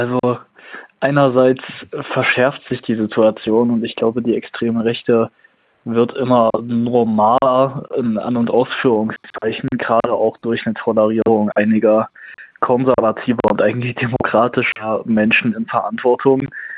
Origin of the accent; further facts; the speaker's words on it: Zwickau, Saxony, Germany; in meiner Heimatstadt Zwickau in Westsachsen mit 90.000 Einwohnern